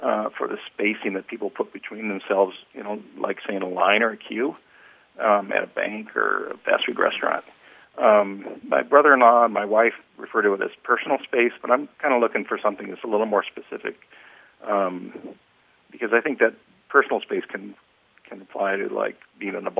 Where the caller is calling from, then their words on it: Reno, Nevada, United States; I'm calling from Reno, Nevada.